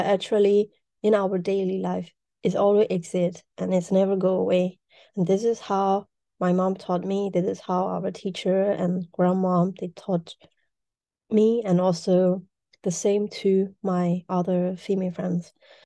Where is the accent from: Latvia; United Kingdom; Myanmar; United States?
Myanmar; English is a second language; now in Paris, France; I was born and raised in Myanmar, and I'm a feminist activist artist now living in exile in Paris.